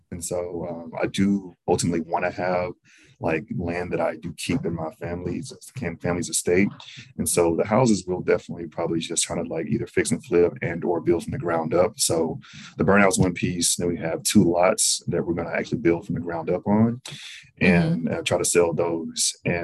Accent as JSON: {"language": "English", "region": "Mississippi", "country": "United States", "said": "And I'm from Mississippi, so it's a very rural state."}